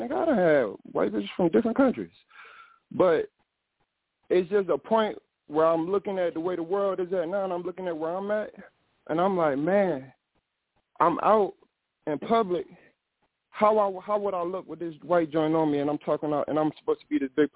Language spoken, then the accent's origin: English; the South, United States; Hey, where I come from, I come from the South.